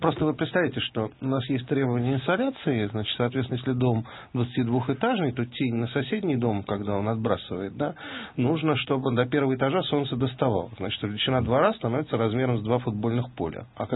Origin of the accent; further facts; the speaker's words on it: Moscow, Russia; born there; И такой стал более такой, ну, самым роскошным местом в Москве. Я очень рано оттуда уехал.